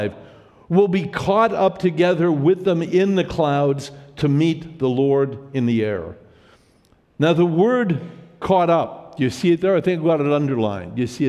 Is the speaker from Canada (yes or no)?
yes; Montreal, Quebec, Canada; I was born and raised in Montreal.